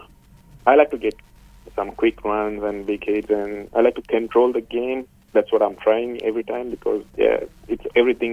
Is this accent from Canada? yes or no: no; Sri Lanka; English is a second language; now in Australia; Actually, I'm from Sri Lanka